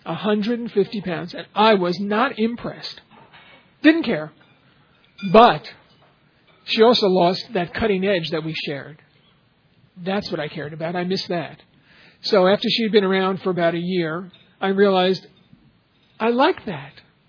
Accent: New York, United States; I'm still a New Yorker. I still love to walk.

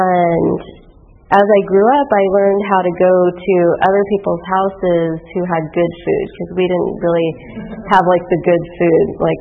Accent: California, United States; And I'm from the Valley, so I drove here this morning from the West Valley, so that was nice.

